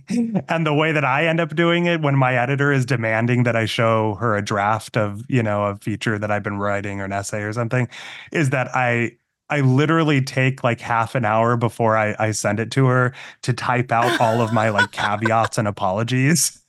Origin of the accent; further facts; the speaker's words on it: Massachusetts, United States; being growing up in Massachusetts as a Mormon kid, you know, like made me kind of an outsider in some ways